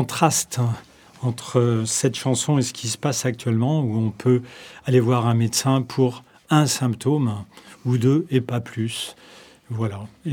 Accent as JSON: {"language": "French", "town": "Nantes", "region": "Pays de la Loire", "country": "France", "said": "Je suis nantais."}